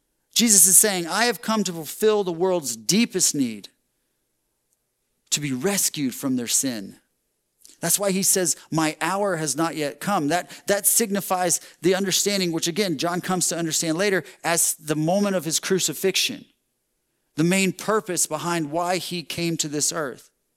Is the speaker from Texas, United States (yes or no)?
yes; Texas, United States; Okay, I didn't grow up here. I grew up in Texas, and it was serious.